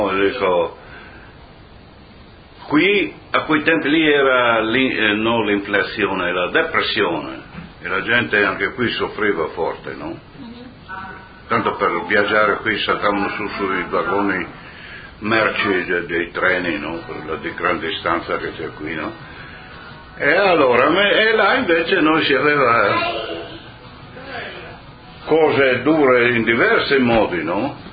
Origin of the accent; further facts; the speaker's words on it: Casarsa della Delizia, Friuli-Venezia Giulia, Italy; born there; sono nato a Casassa il 24 maggio.